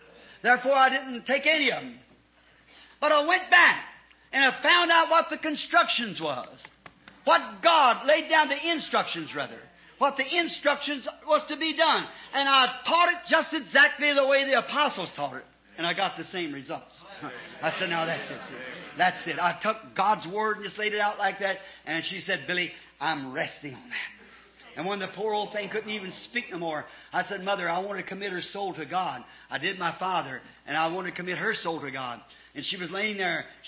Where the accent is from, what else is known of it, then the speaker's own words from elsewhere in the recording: Ireland; I said, first, being Irish, I thought I'd go down to the Irish church.